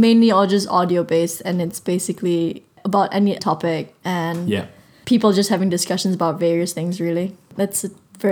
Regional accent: Malaysia; English is a second language; now in Brighton, United Kingdom; I'm from Malaysia, and so I study abroad. Yeah. I study abroad in Brighton, obviously.

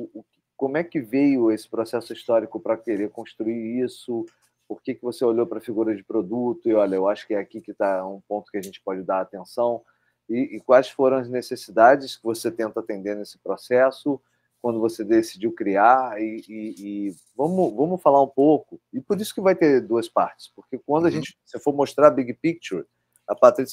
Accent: Rio de Janeiro, Brazil; Assim, eu sou carioca.

